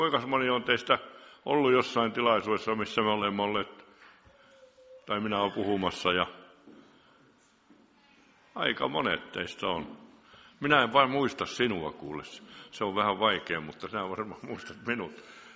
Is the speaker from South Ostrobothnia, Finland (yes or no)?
no; Kemi, Lapland, Finland; Minä olen Kemistä ja kehtaan sanoa.